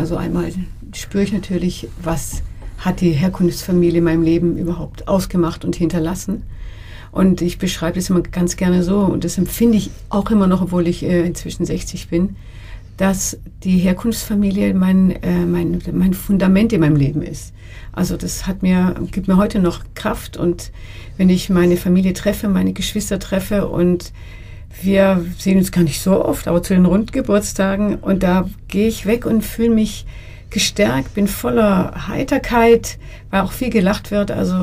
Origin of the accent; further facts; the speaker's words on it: Baden-Württemberg, Germany; now in Stuttgart, Germany; Ja, und dennoch der Schwarzwald, wo ich herkomme. Also für unsere Kinder ist ja Stuttgart die Heimat.